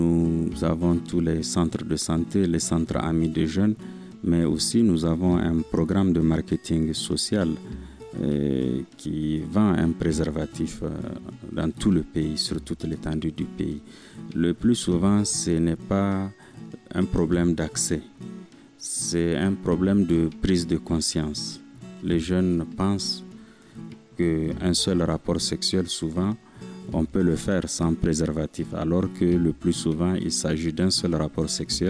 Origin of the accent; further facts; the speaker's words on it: Niger; Auparavant, dans nos sociétés africaines et même chez nous au Niger, les parents avaient ce rôle